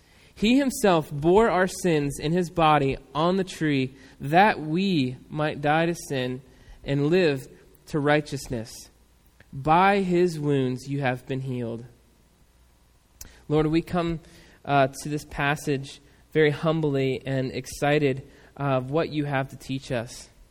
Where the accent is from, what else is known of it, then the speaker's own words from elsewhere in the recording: Newark, United States; we grew up in Newark, so it's a little redneck town, you know? There's a lot of racism that goes on there.